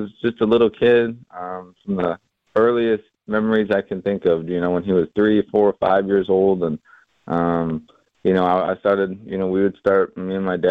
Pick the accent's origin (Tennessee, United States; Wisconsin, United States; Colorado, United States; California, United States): Wisconsin, United States; Milwaukee; you're telling me that I'm going to my hometown Brewers? I'm like, man, I was like, I couldn't be happier. So, always been a dream to play for the Brewers.